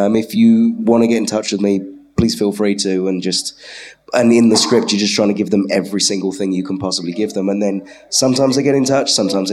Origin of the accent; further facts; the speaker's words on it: North West England, United Kingdom; accent: Scouse; That's my Scouse accent. It's terrible.